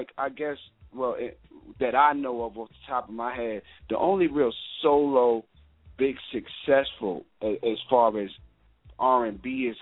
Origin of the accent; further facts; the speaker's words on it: New York, United States; now in Orlando, United States; Like, you know, I'm from New York. I moved to the South, Orlando, Florida.